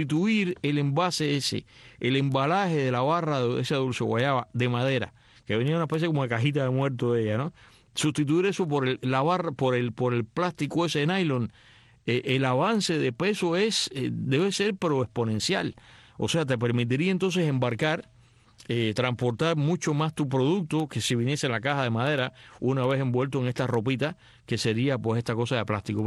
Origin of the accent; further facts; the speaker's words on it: Cuba; yo llegué a verlo en mi infancia en Cuba